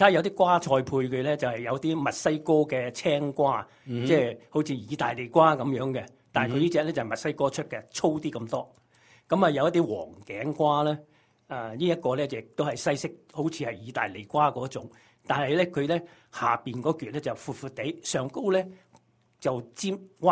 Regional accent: China; 唔同我哋中国人咧个把口咁叻嘅

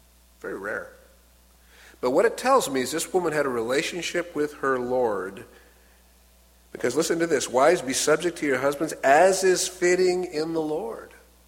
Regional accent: Washington, United States; I am from Washington State, by the way.

